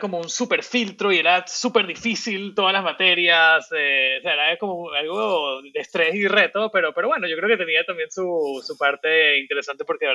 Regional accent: Venezuela; moved away; also born or lived in Miami; soy originalmente de Venezuela. Nací en Miami, pero me fui a Venezuela a los 3-4 años y pasé toda mi infancia allá.

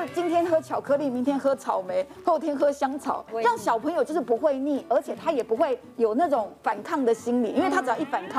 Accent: United States; 因为我就自己觉得我是美国人，所以我们家的全部都是走美式的饮食风格。

